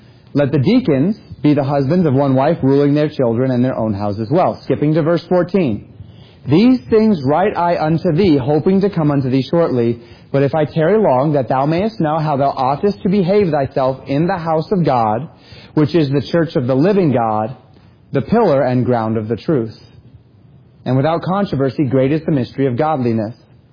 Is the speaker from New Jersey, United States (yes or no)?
no; Colorado, United States; also born or lived in Florida; now in Minnesota, United States; I grew up on the Front Range in Colorado. Then I spent 8 years living in the Florida Panhandle before, of course, spending my 10 years here in Minnesota.